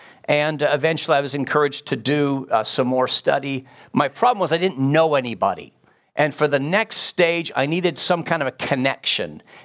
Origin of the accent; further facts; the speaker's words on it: Canada; I'm in the Orthodox Presbyterian Church. I serve as a professor at RTS, and I grew up in Canada. My dad worked in a factory his whole life. Hardworking immigrant family.